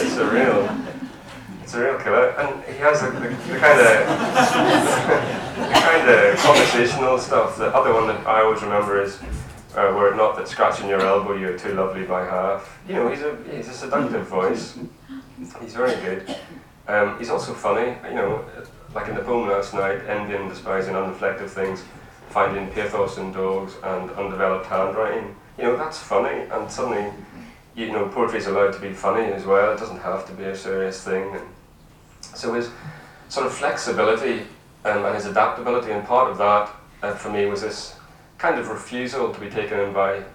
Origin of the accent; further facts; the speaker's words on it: Northern Ireland, United Kingdom; growing up in Mid Ulster, you know, you had received narratives of a kind